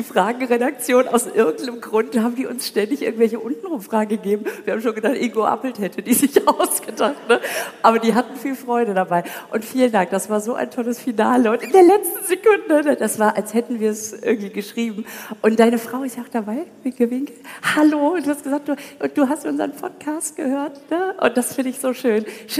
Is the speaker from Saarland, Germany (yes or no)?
no; Münster, North Rhine-Westphalia, Germany; Ich komme aus Münster.